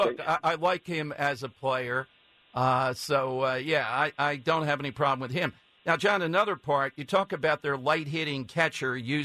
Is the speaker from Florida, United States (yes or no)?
no; Philadelphia, Pennsylvania, United States; I'm from South Philly.